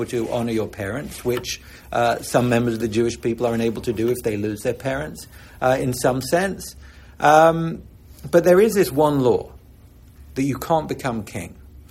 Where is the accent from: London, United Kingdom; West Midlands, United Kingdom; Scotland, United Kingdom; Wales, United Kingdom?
London, United Kingdom; I grew up in Europe, in London, where I had encounters with anti-Semitism all the time.